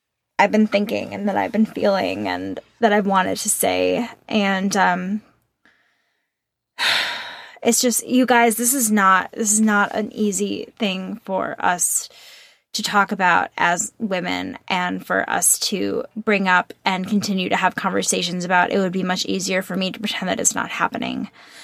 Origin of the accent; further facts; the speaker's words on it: Brazil; I'm from Brazil, and tomorrow we're having a huge women's march